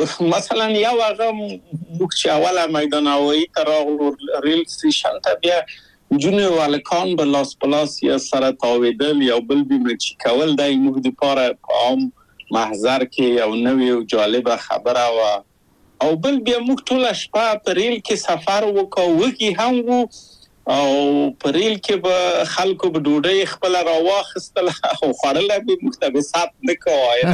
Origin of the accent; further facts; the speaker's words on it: Kabul, Afghanistan; moved away as an adult; هغه موږ په کابل په یو کلي کې تقریبا چې اوسېدو،